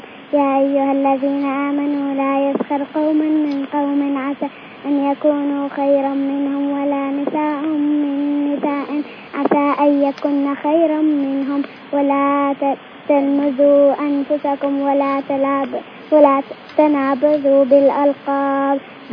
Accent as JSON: {"language": "Arabic", "town": "Nablus", "region": "West Bank", "country": "Palestine"}